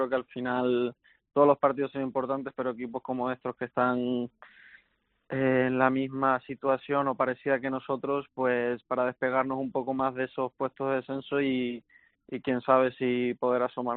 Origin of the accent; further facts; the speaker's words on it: Tenerife, Canary Islands, Spain; now in Pamplona, Spain; Y nada, ahora mismo con frío, porque tú sabes que bueno que yo soy de Tenerife